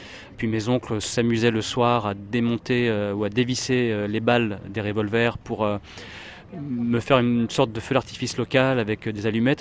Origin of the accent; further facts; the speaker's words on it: Paris, Île-de-France, France; Je suis né à Paris. Je suis allé à l'école française